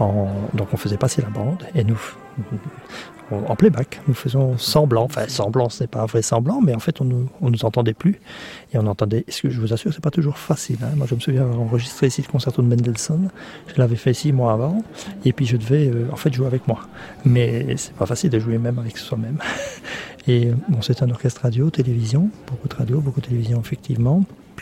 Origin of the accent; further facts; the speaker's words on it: Belgium; Et en fait, je suis belge